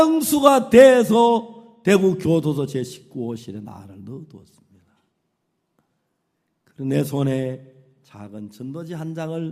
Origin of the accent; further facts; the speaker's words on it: North Korea; now in South Korea; 우리 이북에서 왔다고 우리 이런 날씨 안 좋을 때 늘 김치밥 해 먹었다고